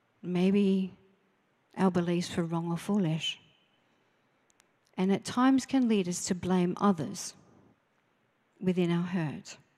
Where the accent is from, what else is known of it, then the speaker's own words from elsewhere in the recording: Australia; As an Australian, I just suck it up and she'll be right, mate, brush it off and get on with it.